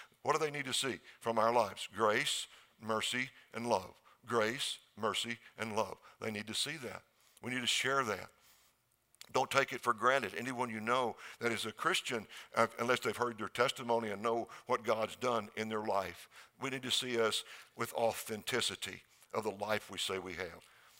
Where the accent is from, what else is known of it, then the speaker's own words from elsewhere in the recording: Seminole, Texas, United States; Well, I was really from West Texas, Seminole, way out on the high plains near Lubbock, and that's where I grew up.